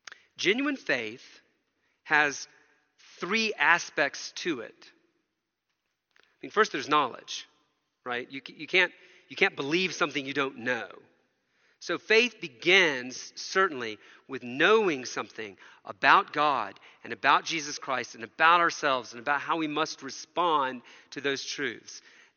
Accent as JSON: {"language": "English", "region": "Southern United States", "country": "United States", "tie": "born or raised there", "said": "I grew up in Bible-believing churches that preached only the Bible every week in the very conservative deep south of America."}